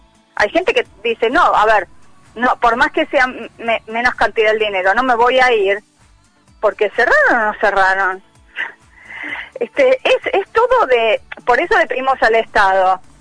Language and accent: Spanish; Argentina; nosotros, que somos profesionales aeronáuticos argentinos